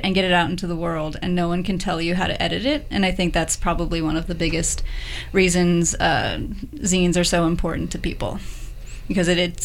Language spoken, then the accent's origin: English; Los Angeles, California, United States; now in Portland, United States; I am originally from Los Angeles.